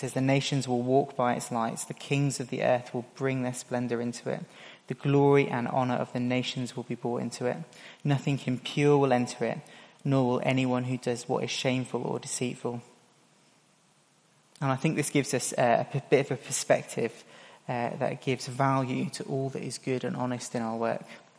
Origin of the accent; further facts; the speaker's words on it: South of England, United Kingdom; Still, we're English, mostly. We're men, we're from the south of England, and we're Christians.